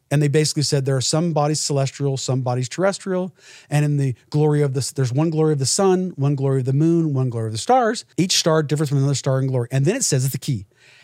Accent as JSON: {"language": "English", "town": "Las Vegas", "region": "Nevada", "country": "United States", "tie": "born or raised there", "also_born_or_lived": "Tennessee", "said": "Las Vegas. I was born in Tennessee, but mostly Las Vegas, Nevada."}